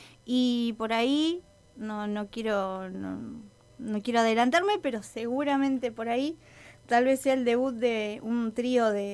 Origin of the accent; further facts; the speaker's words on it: Jujuy, Argentina; yo soy jujeña